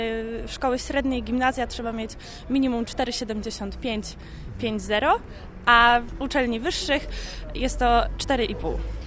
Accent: Radzewo, Greater Poland Voivodeship, Poland; Ja jestem z małej miejscowości koło Kórnika, Radzewo.

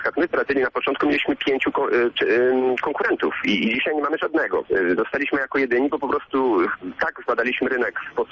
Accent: Płońsk, Masovian Voivodeship, Poland; moved away as an adult; Ja mieszkałem w Płońsku pod Warszawą, to jest 10 lat temu. Przeniosłem się do innego kraju.

